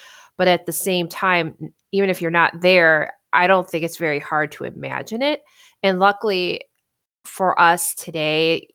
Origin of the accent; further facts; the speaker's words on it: Wisconsin, United States; when you think about where we grew up in Wisconsin and how Easter is typically very early spring, it probably didn't happen all that often.